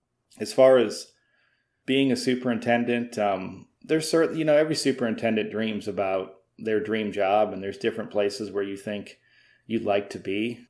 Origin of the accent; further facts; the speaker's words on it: Midwest, United States; I'm from the Midwest and graduated from Iowa State with a different degree in urban planning